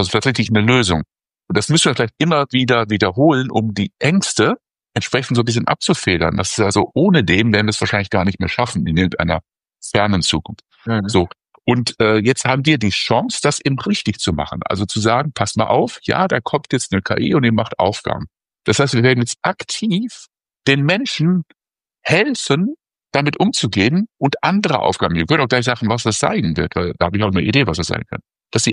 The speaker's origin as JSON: {"language": "German", "region": "North Rhine-Westphalia", "country": "Germany", "said": "ich komme aus dem Ruhrgebiet"}